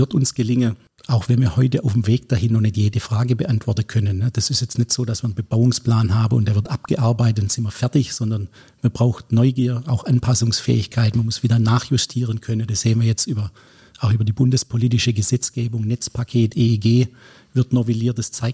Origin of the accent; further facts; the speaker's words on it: Baden-Württemberg, Germany; accent: Swabian; wie du weißt und wie man mir anhört, bin ich Schwabe.